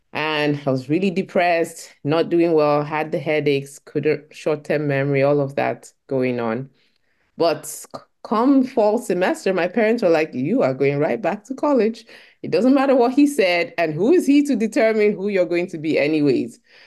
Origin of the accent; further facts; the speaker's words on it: Nigeria; I grew up in Nigeria